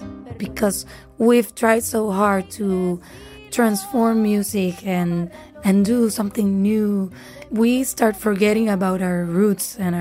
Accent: Puerto Rico; I'm from Puerto Rico. I grew up in a big family. I'm the little one.

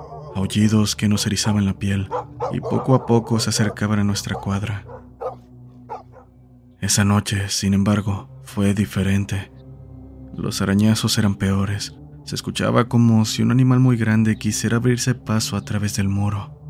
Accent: Paraguay; soy de Paraguay.

